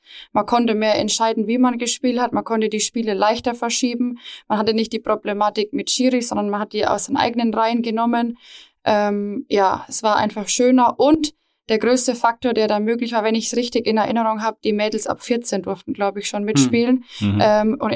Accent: Weichtungen, Bavaria, Germany; Ich bin in Weichtungen groß geworden. Mein Opa hat die DJK Weichtungen gegründet. Von daher, mein Herz schlägt für Weichtungen. Mein Papa, Abteilungsleiter Fußball früher, mein Bruder jetzt. Wir sind in Weichtungen verwurzelt.

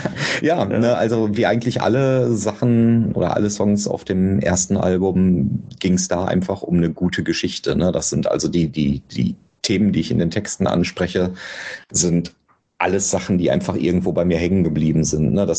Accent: Bochum, North Rhine-Westphalia, Germany; Ich komme ja aus Bochum

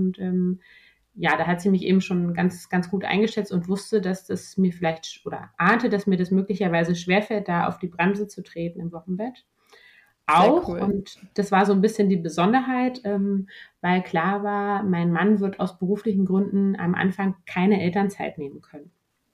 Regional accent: Berlin, Germany; ich bin gebürtige Berlinerin und lebe auch schon eh und je in Berlin und bin 32 Jahre alt.

